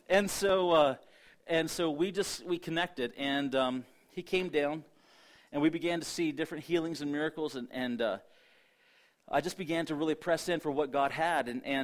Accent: Beverly, Ohio, United States; I said, there's in Twin Cities, Beverly and Waterford. I said, I grew up in Beverly.

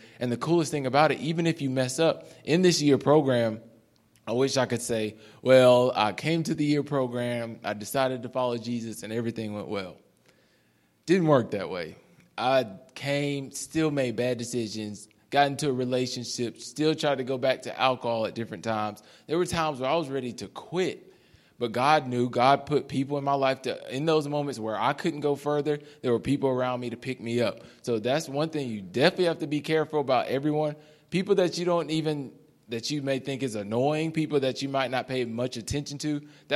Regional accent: Alabama, United States; I'm 26. I'm from Alabama. He's talking about being far from home. Me too.

